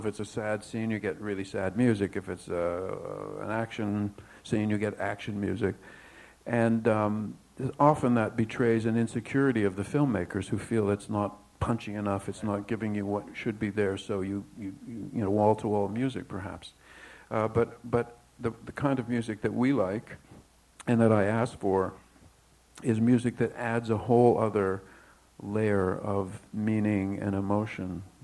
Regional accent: Toronto, Ontario, Canada; we grew up in Toronto.

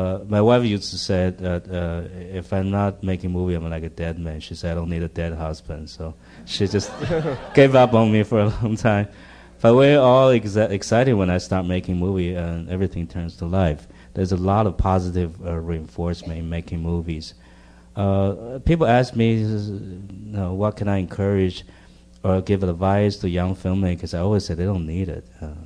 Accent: Taiwan; It was a hidden desire growing up in Taiwan because it was regarded very low

